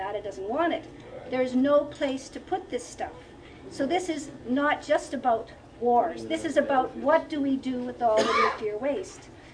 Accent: Toronto, Ontario, Canada; I'm Canadian.

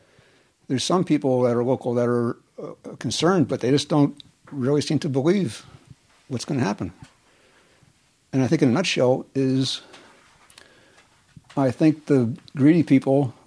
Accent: New Jersey, United States; When I was raised in New Jersey, it was pretty much like this.

